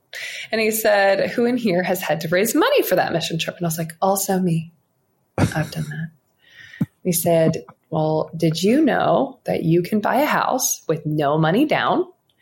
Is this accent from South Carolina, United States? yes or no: yes; South Carolina, United States; But I still had been trained in my little culture I grew up in South Carolina, that being rich was bad.